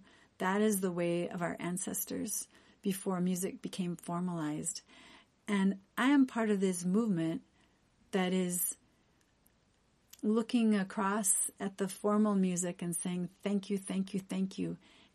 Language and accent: English; Decorah, Iowa, United States; I am from Decorah, Iowa. Made a long journey to come here to this beautiful place, Holden Village.